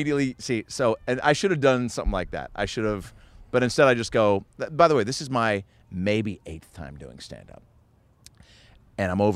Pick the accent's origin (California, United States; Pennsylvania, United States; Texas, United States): California, United States; Los Angeles; I'm a comedian from Los Angeles.